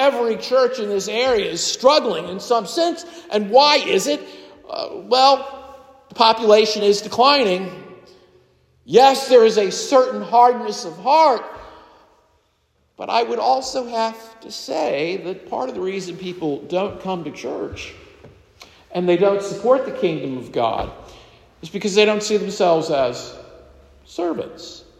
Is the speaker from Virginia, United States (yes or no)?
yes; Colonial Heights, Virginia, United States; Now, in my hometown of Colonial Heights, Virginia, Colonial Heights Baptist Church used to meet in a traditional building.